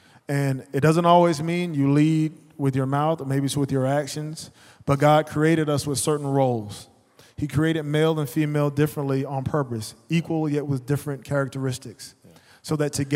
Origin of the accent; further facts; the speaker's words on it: the South, United States; And especially in the South, I'll say it. I'm from the South. I can talk about y'all.